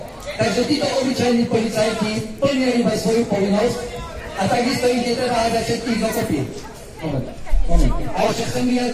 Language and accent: Slovak; Kamenica, Prešov Region, Slovakia; Ja som z východu, od Prešova. Konkrétne z obce Kamenice.